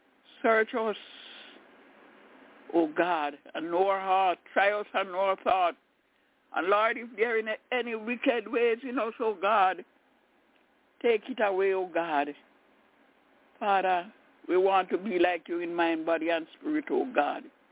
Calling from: Albany, New York, United States; I'm calling from Albany in New York.

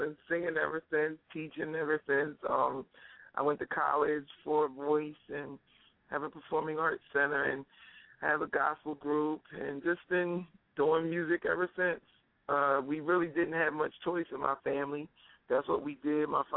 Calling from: Pine Hill, New Jersey, United States; I'm calling from Pine Hill, New Jersey.

